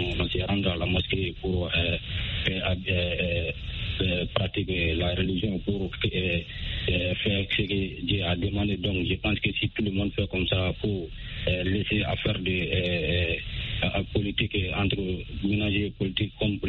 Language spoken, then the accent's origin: French; Soumou, Koulikoro, Mali; je suis toujours dans mon village natal à Soumou, qui est 35 km de Bamako.